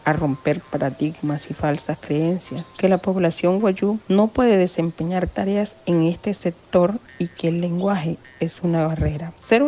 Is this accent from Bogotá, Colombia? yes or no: no; Alto Nuevo, La Guajira, Colombia; Soy de Alto Nuevo La Guajira, de la comunidad indígena de Guaymarito.